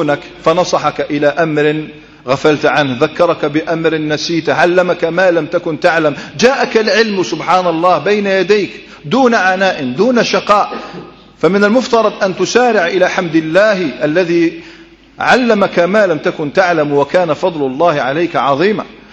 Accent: Morocco; في بلادنا المغرب كله، المغاربة معروفون

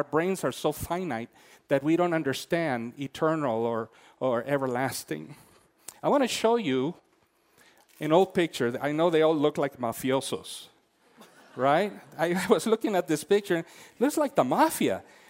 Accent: Colombia; I come from Colombia, and some of you come from other places.

